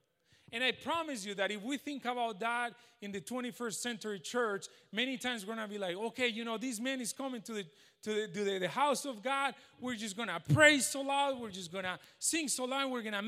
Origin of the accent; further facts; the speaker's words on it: Spain; English is a second language; now in United States; the government here in the United States, and I'm from Spain, and I'm telling you, people from the United States is really respected all around the world.